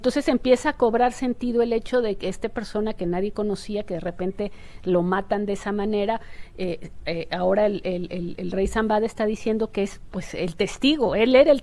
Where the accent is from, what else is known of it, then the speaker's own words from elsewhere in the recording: Mexico; nosotros como mexicanos